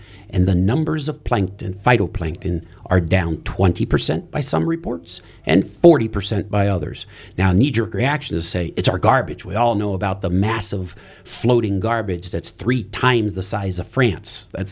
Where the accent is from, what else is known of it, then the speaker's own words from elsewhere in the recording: Aurora, Illinois, United States; Many communities around, including my hometown of Aurora, Illinois, have multiple drop sites.